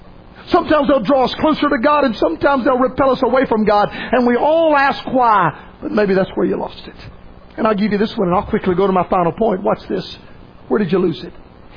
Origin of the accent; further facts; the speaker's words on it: Florida, United States; You know what's happened in my home state of Florida?